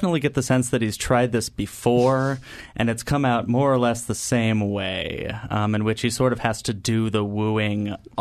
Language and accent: English; Oregon, United States; now in Fairbanks, United States; I came up from Oregon originally to serve with Vista.